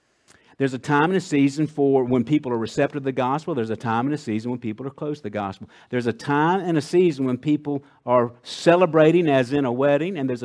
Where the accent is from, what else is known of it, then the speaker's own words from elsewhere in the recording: Scotland, United Kingdom; you know, I'm Scottish, so we're depressed all the time, and we like to sing.